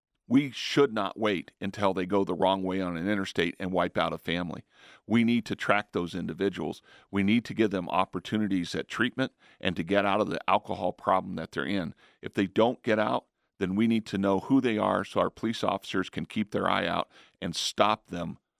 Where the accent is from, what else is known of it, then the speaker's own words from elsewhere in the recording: New Mexico, United States; now in Michigan, United States; No, I'm originally from New Mexico, came here 12 years ago, love water, grass, and trees.